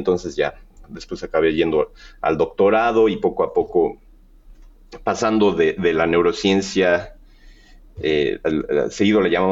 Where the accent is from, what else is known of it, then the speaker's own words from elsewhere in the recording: Mexico City, Mexico; Y yo, la verdad, soy de la Ciudad de México, una ciudad gigante